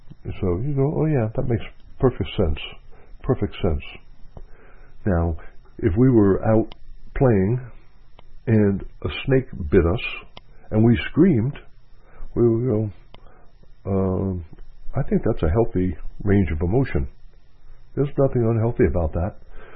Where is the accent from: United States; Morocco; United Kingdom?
United States; Northeast; I grew up in the Northeast, where oak trees were normal and there were no palm trees.